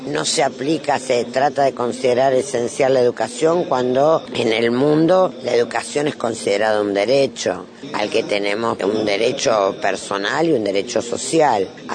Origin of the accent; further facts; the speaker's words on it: Santa Fe, Argentina; Yo soy santafesina